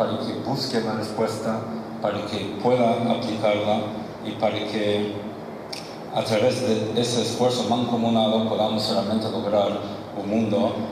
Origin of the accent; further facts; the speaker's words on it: Montevideo, Uruguay; Y yo soy de Montevideo, mi amigo de Buenos Aires. No, pero en serio, ¿dónde son? Sí, en serio, yo vivo en Montevideo, mi amigo vive en Buenos Aires.